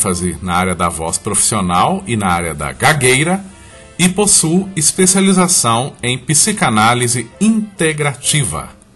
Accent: Sete Lagoas, Minas Gerais, Brazil; eu sou de Sete Lagoas, Minas Gerais.

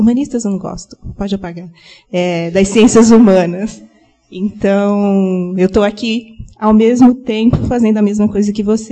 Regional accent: São Paulo, Brazil; É, eu sou de São Paulo, professora de História

